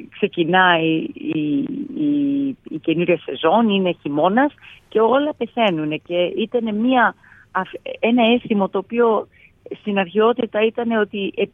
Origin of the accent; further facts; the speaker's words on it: New York, United States; Μου λένε από πού είσαι, λέω I'm from New York, it's really not America.